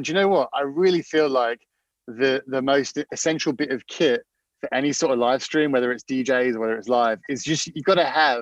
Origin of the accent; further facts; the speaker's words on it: Auckland, New Zealand; born there; I was born in Auckland in New Zealand. But I've only been out of Christchurch for a couple of times. And I don't sound like it